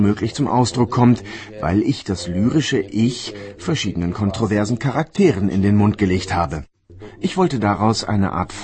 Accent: Moravian-Silesian Region, Czechia; now in Brno, Czechia; Ich komme aus dem Hultschiner Ländchen in Mährisch-Schlesien. Die Gegend nennt man bei uns Preußen, was als ein Schimpfwort gemeint ist. Ich bin gewissermaßen von dort emigriert. Hier nach Brünn in Südmähren bin ich zum Studieren gekommen und geblieben.

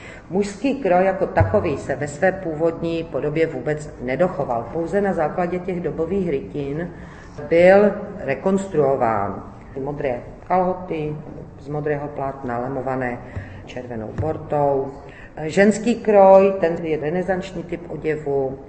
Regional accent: Orlová, Moravian-Silesian Region, Czechia; Pocházím z Orlové, což je asi 35-tisícové město na půli cesty mezi Ostravou a Karvinou.

